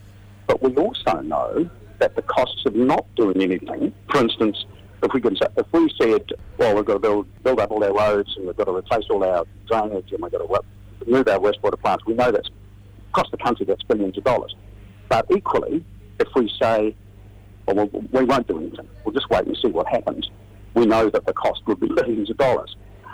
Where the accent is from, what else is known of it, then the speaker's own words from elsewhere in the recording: Dunedin, Otago, New Zealand; if you take my hometown of Dunedin, up till 2015, the last time we declared a civil defence emergency was in 1980.